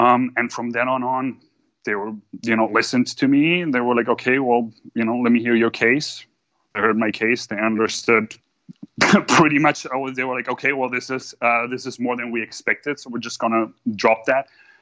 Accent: Germany; English is a second language; No, originally I'm from Europe, so German.

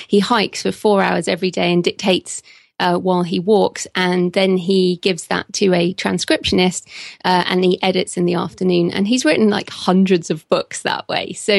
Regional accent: England, United Kingdom; And, you know, I'm English.

